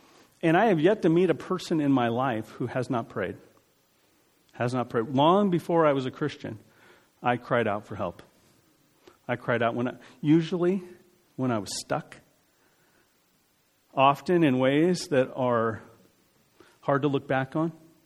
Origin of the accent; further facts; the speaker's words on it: Phoenix, Arizona, United States; now in Minnesota, United States; And I grew up in Phoenix, Arizona, so I know all about disappointment in sports.